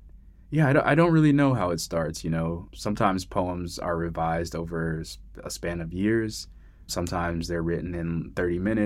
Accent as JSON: {"language": "English", "town": "Miami", "region": "Florida", "country": "United States", "tie": "born or raised there", "said": "I mean, I grew up in Miami. I feel like sometimes products are regional, so maybe me and the other degenerates in Florida, we've got the chew products."}